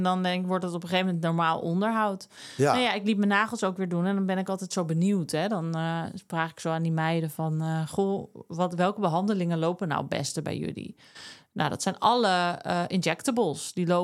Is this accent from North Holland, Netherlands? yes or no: yes; Amsterdam, North Holland, Netherlands; En ik kom uit de Jordaan. En toen woonden er ook echt wel veel Jordanezen.